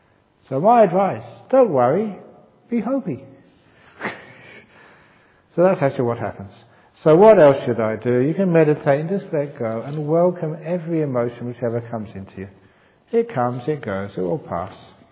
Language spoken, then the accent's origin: English; England, United Kingdom; because I'm English, you know the Ungmo, they're always really eccentric. You know, we're the home of eccentrics over in England.